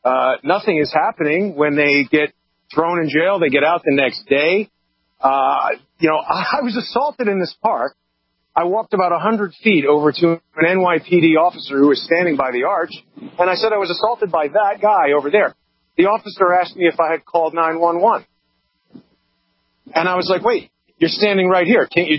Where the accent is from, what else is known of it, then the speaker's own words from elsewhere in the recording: New York, United States; I've lived in New York City. I was born in New York City, grew up, you know, in the suburbs, and have lived in Manhattan for 30 years.